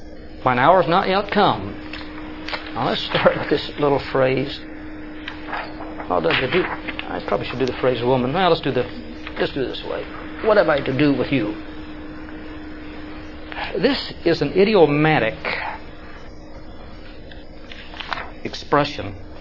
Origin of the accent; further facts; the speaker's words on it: Kansas City, United States; moved away; Look, I came from Kansas City out here in 1980. In Kansas City, my mother is still there.